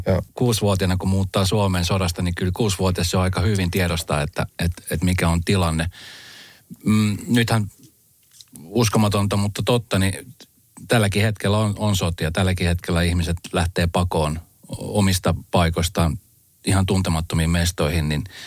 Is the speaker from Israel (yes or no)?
no; Colombia; now in Finland; kun mä muutin Kolumbiasta, niin nyt vasta aikuisijalla ehkä on tajunnut, että mitä traumoja se on myöskin aiheuttanut